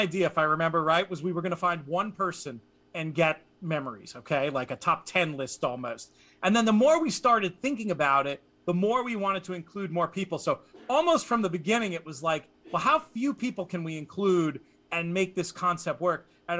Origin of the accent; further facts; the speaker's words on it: United States; Obviously, as an American, my cricket knowledge is not particularly strong.